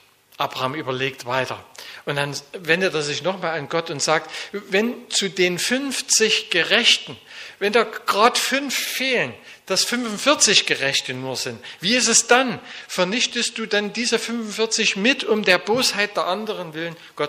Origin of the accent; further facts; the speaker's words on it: Zwickau, Saxony, Germany; Also ich komme ja aus Zwickau.